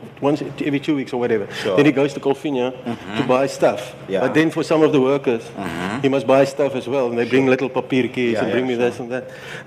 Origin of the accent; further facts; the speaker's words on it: Daniëlskuil, Northern Cape, South Africa; first language Afrikaans; English is a second language; I grew up in Daniel's Kuil, Northern Cape. And by, I think I was like 12 years old, I only know two English words.